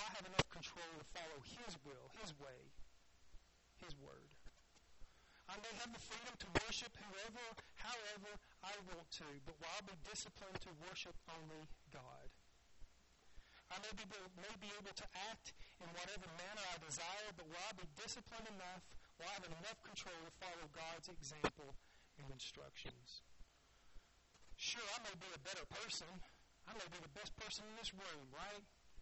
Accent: the South, United States; I like sweet tea. I'm from the South.

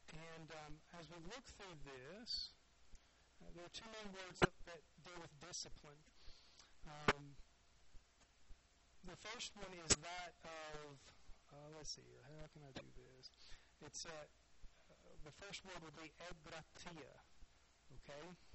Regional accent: the South, United States; I like sweet tea. I'm from the South.

